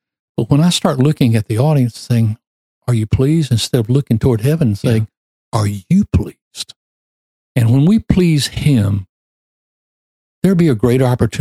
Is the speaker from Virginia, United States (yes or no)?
no; Mobile, Alabama, United States; Because I'm from Mobile, Alabama. I grew up in a great church.